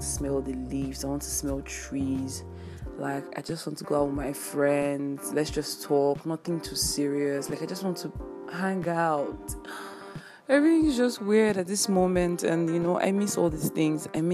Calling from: Lagos, Nigeria; And I'm recording this from Lagos, Nigeria, and I didn't think it was going to get to this, but it's getting serious.

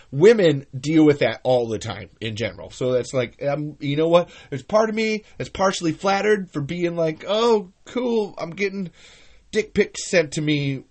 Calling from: Iowa, United States; Where am I streaming from, folks? I'm streaming from Iowa.

